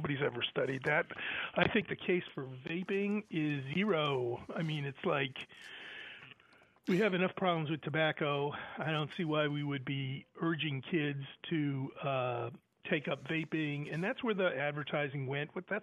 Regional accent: Framingham, Massachusetts, United States; When we grew up in Framingham, we knew 6 cheeseburgers a day.

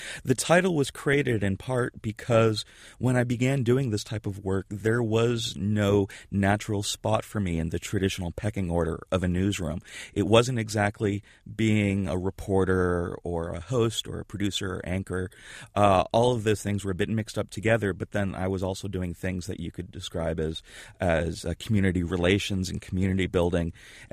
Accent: Florida, United States; I grew up in Florida. I'm probably among the first generation of digital natives, if you will, even though I'm in my early 40s. I grew up near NASA in Cape Canaveral.

